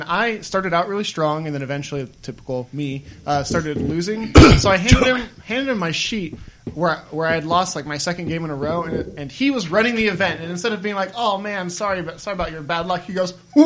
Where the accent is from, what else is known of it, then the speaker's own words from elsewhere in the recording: California, United States; I'm originally from California.